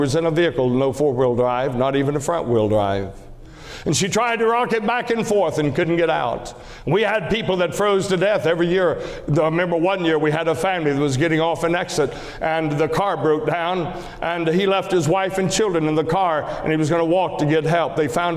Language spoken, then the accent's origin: English; Georgia, United States; And I'm from Georgia. And where I come from, we were in a very poor, rough area, redneck area of the state, and just in the lower part of the Appalachian Mountains.